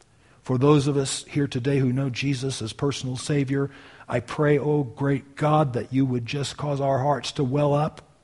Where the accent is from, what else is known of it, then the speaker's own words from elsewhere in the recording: United States; born there; Sure, I was born in America as a Christian nation, right?